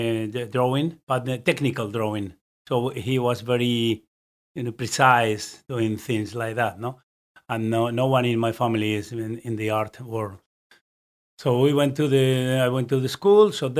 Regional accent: Zaragoza, Aragon, Spain; English is a second language; also born or lived in Barcelona; Okay, so I was born in Barcelona because my father was working there at that time. So I have two more brothers born in Barcelona. But then we moved to Zaragoza.

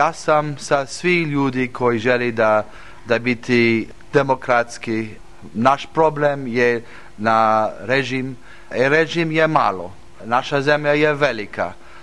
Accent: Serbia; Serbian is a second language; Ja želim da vratim u moja zemlja. Ja sam Srbin.

